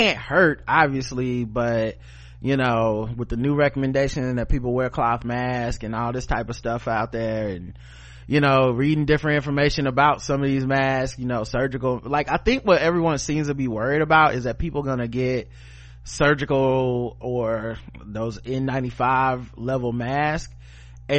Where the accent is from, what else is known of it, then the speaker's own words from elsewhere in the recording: South Carolina, United States; moved away as an adult; now in Ogden, United States; I'm a middle-aged brother, born and raised in South Carolina, currently living and teaching in Ogden, Utah. I haven't moved out here with my family in 2015.